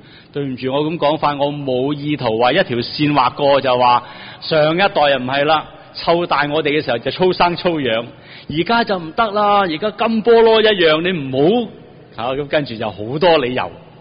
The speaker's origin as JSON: {"language": "Chinese", "country": "China", "said": "我们中国人古人说，如果一个人有100岁的话"}